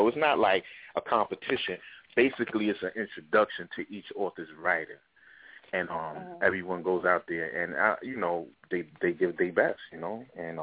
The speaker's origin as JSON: {"language": "English", "town": "Brooklyn", "region": "New York", "country": "United States", "said": "Nah, I don't do that. I'm from Brooklyn."}